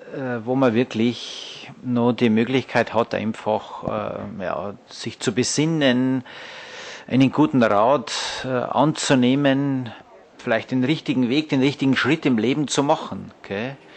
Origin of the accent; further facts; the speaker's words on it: Altötting, Bavaria, Germany; born there; Ich bin in Altötting geboren.